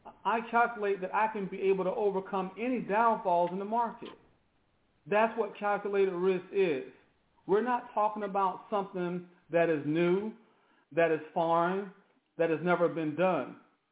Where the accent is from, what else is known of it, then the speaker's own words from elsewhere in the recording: the South, United States; But I'm from the South, and I hear a dog in the background.